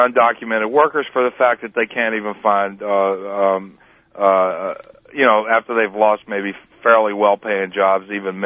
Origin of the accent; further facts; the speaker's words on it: Southern United States, United States; I mean, you know, I'm from the South. I spent a lot of time growing up in areas that are heavy Klan areas